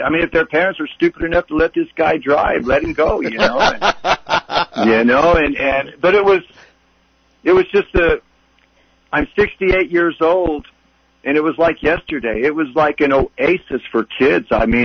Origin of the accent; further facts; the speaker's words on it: Lake Havasu City, Arizona, United States; also born or lived in Payson; because I'm from Havasu, there wasn't any nice